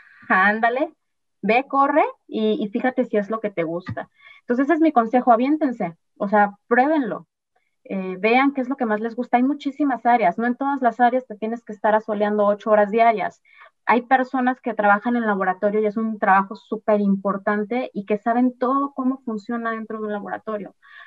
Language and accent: Spanish; Mexico City, Mexico; yo crecí en la Ciudad de México